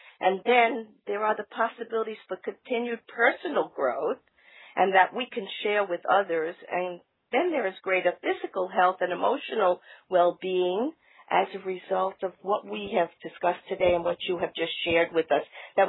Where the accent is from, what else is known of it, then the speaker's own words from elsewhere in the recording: New York, United States; accent: New York; For me, Lori, with my New York accent, is a little easier.